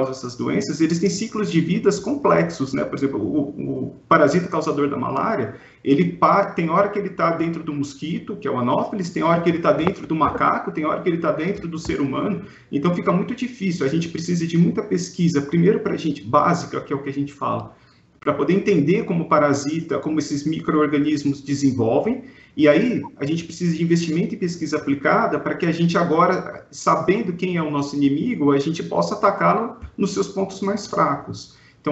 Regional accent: Brazil; Enquanto brasileiros não reconhecemos que isso é um problema nosso

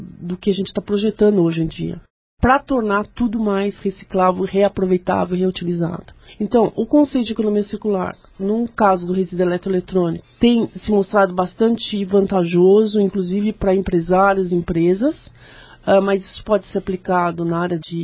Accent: Brazil; eu acho que essa é uma prática que nós precisamos imbuir em nós como brasileiros

